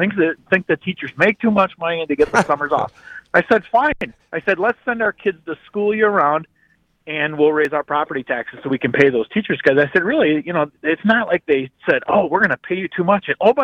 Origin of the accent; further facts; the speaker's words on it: Whitehall, Wisconsin, United States; I grew up in Whitehall between Eau Claire and La Crosse up in Trempealeau County